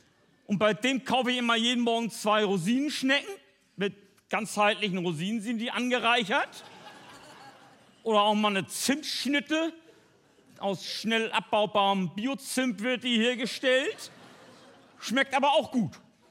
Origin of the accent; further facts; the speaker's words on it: Itzehoe, Schleswig-Holstein, Germany; ich komme ja aus Itzehoe. Das liegt oben in Schleswig-Holstein.